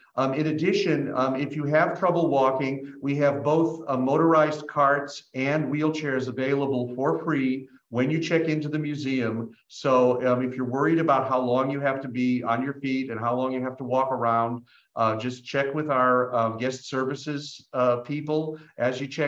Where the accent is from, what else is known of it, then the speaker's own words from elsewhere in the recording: New Mexico, United States; I come from New Mexico